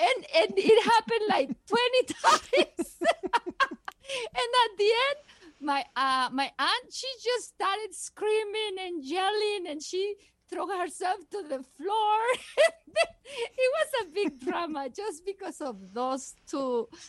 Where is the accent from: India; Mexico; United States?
Mexico; Mexico City; The most important thing for me about the Mexican Christmas is gathering with your whole family.